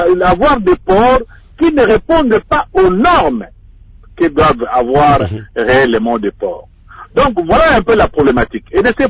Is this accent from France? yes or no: no; DR Congo; parce que nous sommes des Congolais